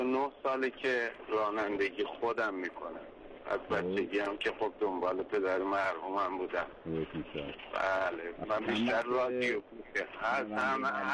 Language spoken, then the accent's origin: Persian; Isfahan, Iran; بچه اصفهانم، ساکن شاهنشهر هستم.